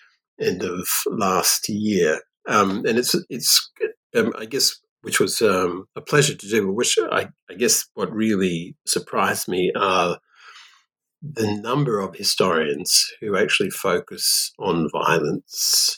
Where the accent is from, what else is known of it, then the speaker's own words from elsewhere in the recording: Australia; also born or lived in France; So I'm Australian. I'm an 18th century French specialist. I did my first degree here in Australia at a university in Perth, which is on the west coast of Australia.